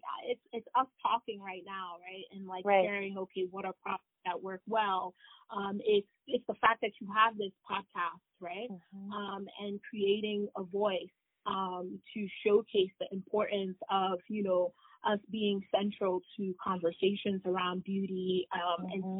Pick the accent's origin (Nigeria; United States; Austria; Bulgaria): Nigeria; I'm Nigerian.